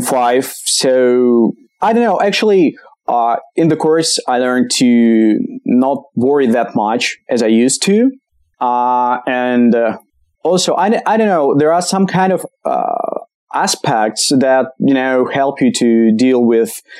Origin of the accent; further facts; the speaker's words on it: Moscow, Russia; English is a second language; I'm from Russia, Moscow.